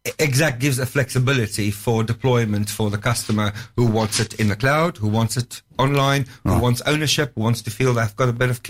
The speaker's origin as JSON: {"language": "English", "country": "South Africa", "moved": "yes", "said": "As everyone can hear, I'm South African for my sins. I've been in this country probably about 16 years."}